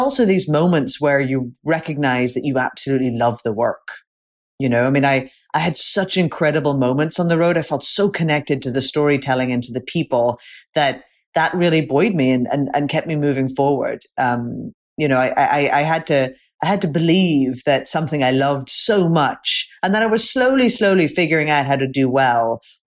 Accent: Northern Ireland, United Kingdom; growing up in Northern Ireland, I was fascinated by all the gray areas

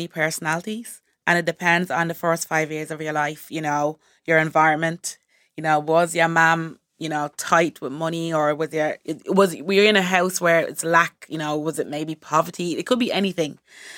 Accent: Montserrat; and I'm from the Caribbean, Montserrat in the Caribbean, and I have family in the UK and Ireland.

